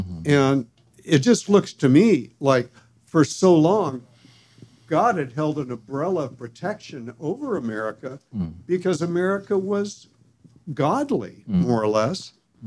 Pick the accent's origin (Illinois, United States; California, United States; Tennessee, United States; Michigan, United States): California, United States; I'm from California, so I know earthquakes